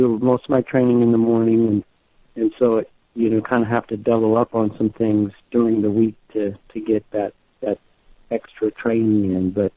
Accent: Florida, United States; I mean, I grew up in Florida with my mom, and so we spent a lot of time on the beach and doing things outside

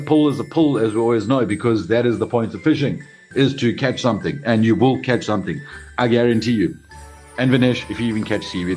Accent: South Africa; so we've all been through a lot the last year, whether good or bad, you know, collectively as a South African nation and or just individually.

